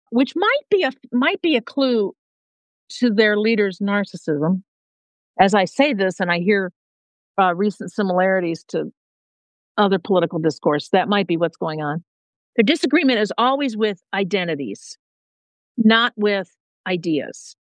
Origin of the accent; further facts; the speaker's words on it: Michigan, United States; I'm from Michigan. They're from Ohio.